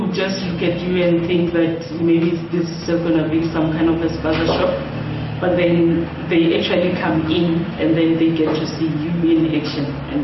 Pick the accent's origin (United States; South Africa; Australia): South Africa; Limpopo; I was born and raised in Limpopo. I studied in Tekloof, studied the Bachelor of Pharmacy, and then I started working here in Tembisa.